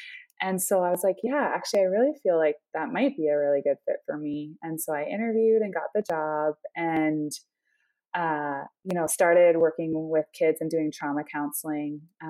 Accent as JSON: {"language": "English", "country": "Canada", "moved": "as an adult", "lives_now": "United States", "said": "So I'm from Canada originally. I moved to the U.S. when I went to Wheaton College to get my grad degree in clinical psychology."}